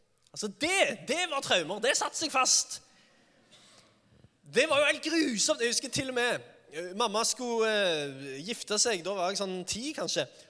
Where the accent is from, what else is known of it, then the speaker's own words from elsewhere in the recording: Sandnes, Rogaland, Norway; Jeg vokste opp ganske greit i Sandnes City.